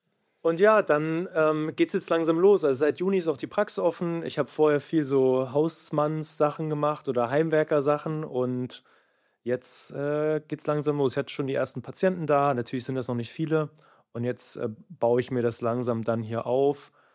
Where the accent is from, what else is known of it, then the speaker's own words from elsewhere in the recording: Thuringia, Germany; born there; wir kommen ja gebürtig hier aus der Region. Ich aus Thüringen, das ist jetzt noch ein bisschen weiter weg